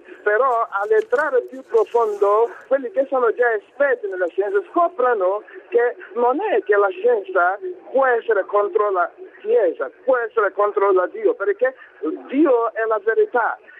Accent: Nigeria; Italian is a second language; siccome io sono nigeriano, avevo cresciuto come un giovane

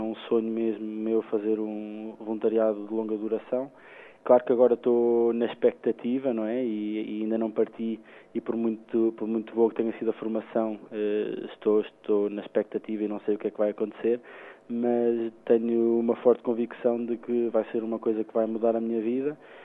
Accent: Coimbra, Centro, Portugal; born there; tenho 28 anos, nasci em Coimbra, na cidade onde resido também atualmente.

